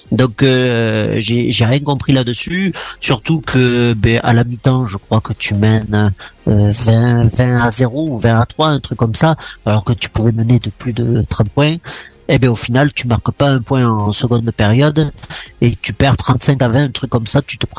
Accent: Agen, Nouvelle-Aquitaine, France; now in Angoulême, France; je suis angoumoisin maintenant, mais je suis originaire d'Agen. J'ai passé presque 30 ans à Agen

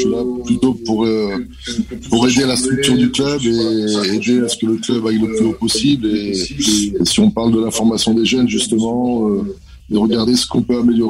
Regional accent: Lille, Hauts-de-France, France; surtout dans le nord de la France, parce que je suis un ch'ti, je viens du côté de Lille

